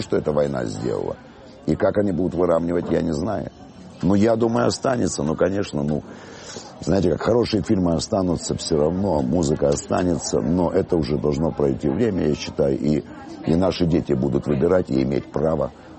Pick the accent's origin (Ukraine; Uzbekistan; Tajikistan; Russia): Ukraine; Kyiv; я родился в Украине, я киевлянин коренной.